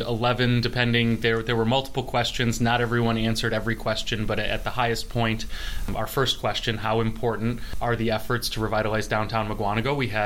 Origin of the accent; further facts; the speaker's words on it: Princeton, Wisconsin, United States; I'm formerly from Princeton, Wisconsin, in Green Lake County